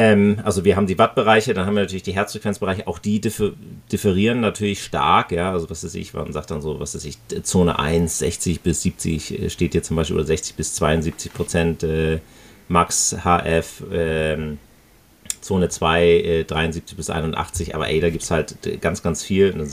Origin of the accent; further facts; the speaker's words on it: Northern Germany, Germany; im Norden, da wo ich herkomme, da ist halt immer viel Wind und da ist es auch biestig kalt im Winter.